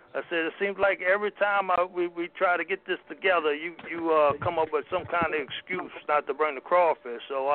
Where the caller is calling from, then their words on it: North Carolina, United States; I'm coming from North Carolina. First-time caller.